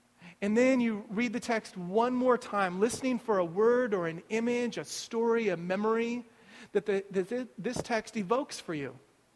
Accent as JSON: {"language": "English", "region": "Midwest", "country": "United States", "tie": "born or raised there", "said": "my own experience of growing up in the Midwest and moving out to this space."}